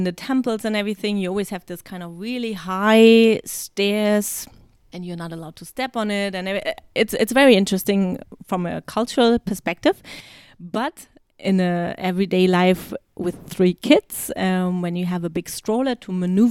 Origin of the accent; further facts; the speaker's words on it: Germany; English is a second language; now in China; So what I'm used to from Germany, just going out with the three kids by myself, is here often just not possible.